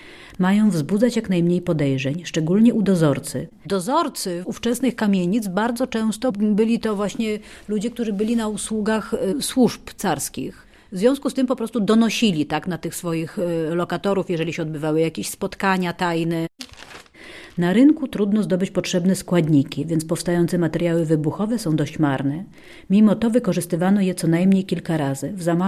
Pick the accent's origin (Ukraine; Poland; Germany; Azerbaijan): Ukraine; Lviv, Lviv Oblast; Ja jestem lwowianką, urodziłam się we Lwowie, w polskiej rodzinie.